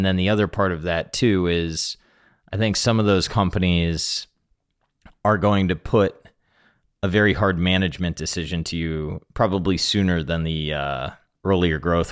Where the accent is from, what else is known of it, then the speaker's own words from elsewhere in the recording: Florida, United States; or I grew up in Florida, right? Like beachfront real estate.